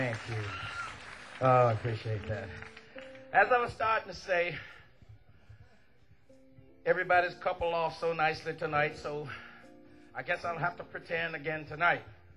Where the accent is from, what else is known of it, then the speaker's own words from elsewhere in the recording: Mississippi, United States; accent: Mississippi; And my Mississippi accent, don't misunderstand what I said.